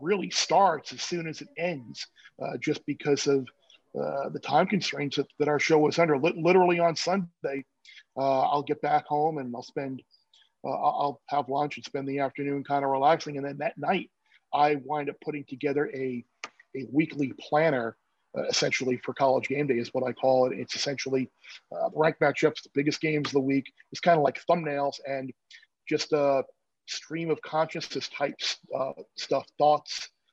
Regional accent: New York, United States; I was the kid growing up in New York, keeping score in my scorebook for a Yankees game during the summer in 1980.

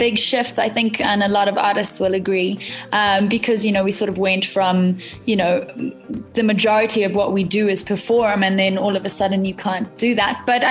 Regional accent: Harare, Zimbabwe; Yeah, so I grew up in Harare, which is the capital of Zimbabwe, a couple of blocks down from the city center. And I grew up in a very musical home.

